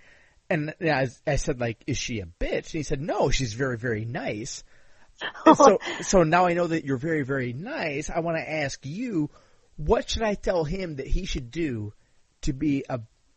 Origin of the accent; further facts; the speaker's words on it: Illinois, United States; I'm from Illinois. My vote doesn't mean shit. It's always going to be a Democrat.